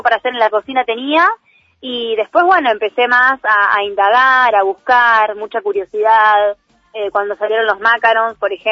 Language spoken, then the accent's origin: Spanish; Los Polvorines, Buenos Aires Province, Argentina; Sí, Buenos Aires, bueno, en provincia, Los Polvorines.